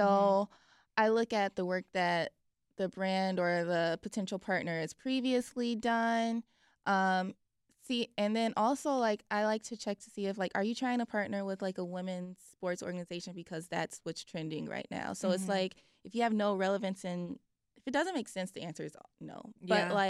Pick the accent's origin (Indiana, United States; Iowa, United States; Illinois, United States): Illinois, United States; Chicago; as like a Chicagoan, he's someone that creatives, I feel like all young creatives have looked up to at some point.